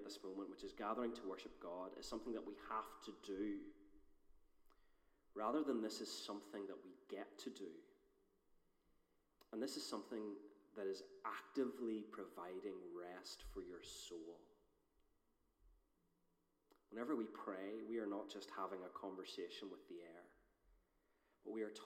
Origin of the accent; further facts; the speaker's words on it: Northern Ireland, United Kingdom; I was brought up in North Antrim, and as any good North Antrim boy, I was raised on three things, which is mince, potatoes, and the Westminster Shorter Catechism.